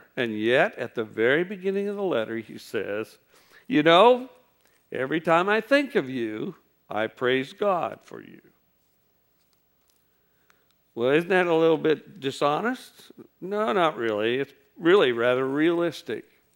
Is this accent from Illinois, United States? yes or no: yes; Illinois, United States; I grew up in Illinois. I come from farming stock. A lot of German background in that.